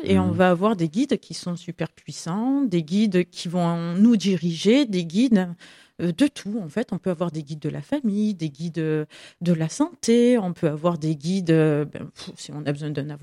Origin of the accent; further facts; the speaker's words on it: Mornas, Provence-Alpes-Côte d'Azur, France; Je viens de Mornas.